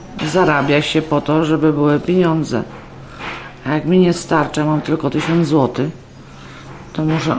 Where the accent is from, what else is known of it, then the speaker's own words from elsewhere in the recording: Majdan Sopocki, Lublin Voivodeship, Poland; Z Majdanu Sopockiego.